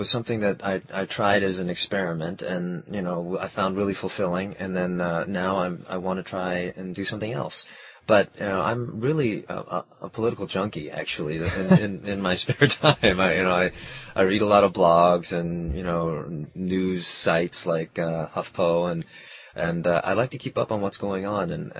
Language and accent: English; United States; even though as a Korean American, I am fully American. And then there were other times where I really embraced my Korean heritage.